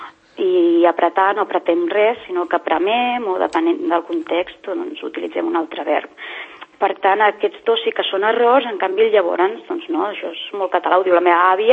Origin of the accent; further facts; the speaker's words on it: Catalonia, Spain; I a veure, sí, som catalans, però no ens han explicat molts dels errors que fem, no?